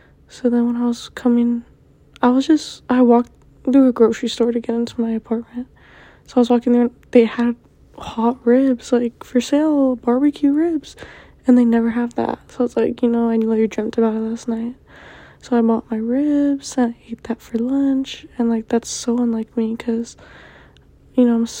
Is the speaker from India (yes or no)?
no; United States; You know, I was born and raised in America.